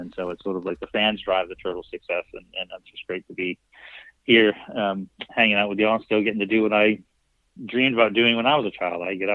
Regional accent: Maine, United States; when I was growing up in Maine, the city I lived in, that was my after-school job.

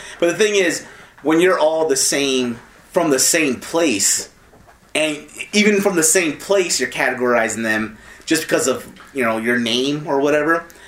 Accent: United States; I can't tell you the laws of India. I'm American.

